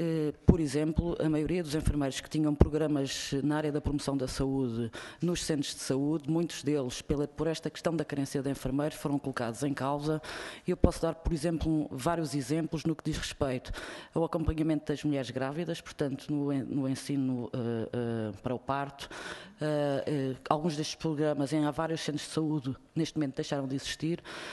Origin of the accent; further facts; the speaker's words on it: Portugal; todos temos enquanto portugueses